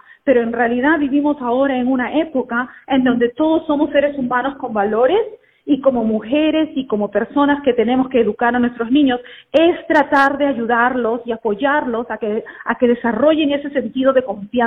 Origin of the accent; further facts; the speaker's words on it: Peru; porque yo soy peruana